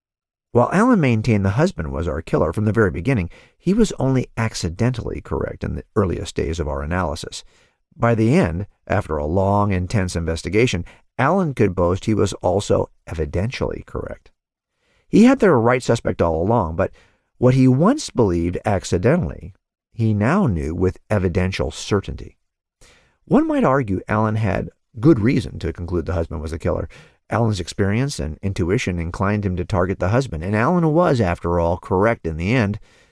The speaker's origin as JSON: {"language": "English", "region": "California", "country": "United States", "said": "I'm happy to identify myself as a Californian."}